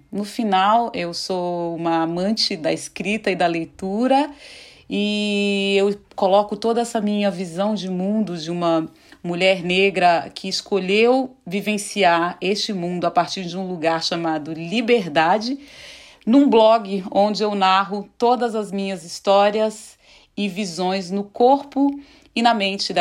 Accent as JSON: {"language": "Portuguese", "town": "Brasília", "region": "Federal District", "country": "Brazil", "tie": "born or raised there", "lives_now": "Berlin, Germany", "said": "eu sou natural de Brasília, sou jornalista. Atualmente eu moro em Berlim, na Alemanha."}